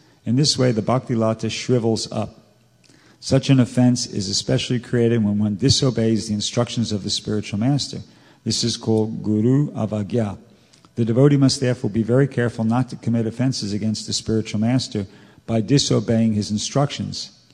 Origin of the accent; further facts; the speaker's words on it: New York, United States; I'm New Yorker, so you know.